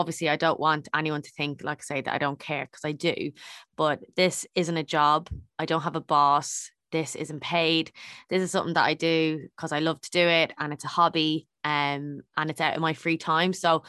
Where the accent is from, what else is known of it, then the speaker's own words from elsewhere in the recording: Drogheda, Leinster, Ireland; She is from Drogheda, which is my hometown.